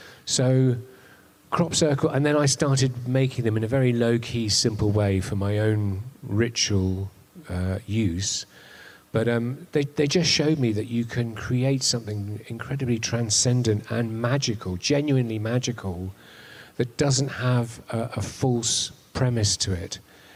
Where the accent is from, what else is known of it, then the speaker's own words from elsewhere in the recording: Totnes, South West England, United Kingdom; I come from Totnes.